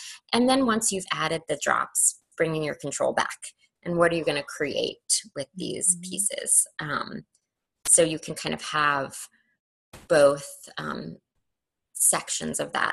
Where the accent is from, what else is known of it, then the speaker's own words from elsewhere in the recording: New York, United States; being a New Yorker, just all the things we have to do to get done, traveling, commuting.